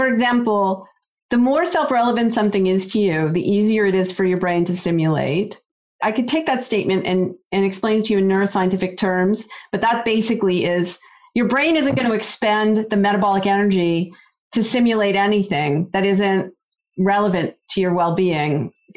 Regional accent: Canada; now in United States; I'm Canadian originally. I mean, I've been an American citizen for a long time now, but I originally came from Canada.

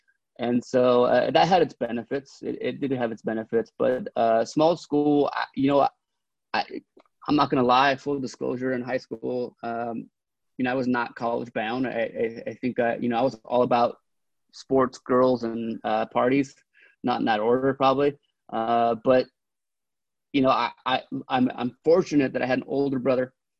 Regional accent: Carpinteria, California, United States; Yeah, born and raised in Carpinteria. So little beach town, south of us. So, born and raised there, grew up, went to all the Carpinteria schools, graduated from Carpinteria High School.

